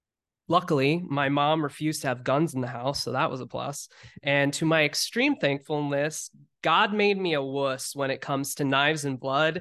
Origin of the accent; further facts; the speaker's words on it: Walcott, Iowa, United States; I was raised in the small town of Walcott, Iowa, which is more famously known for the world's largest truck stop right off of I-80. Walcott is the small town of 1,300 a mile south of the truck